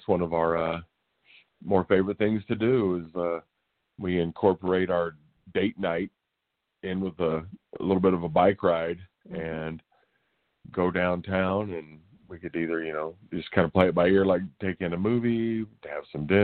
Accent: Oklahoma, United States; And I am from Oklahoma. And the only knock that I will say on Colorado is that for a slow-talking Southern boy like myself, there's no place to swim.

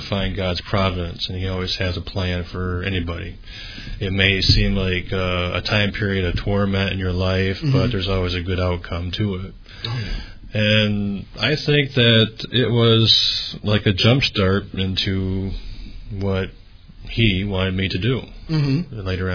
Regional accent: United States; I'm American.

